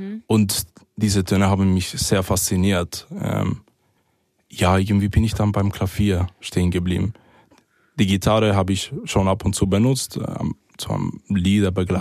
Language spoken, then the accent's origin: German; Dominican Republic; Also ich bin in der Dominikanischen Republik aufgewachsen.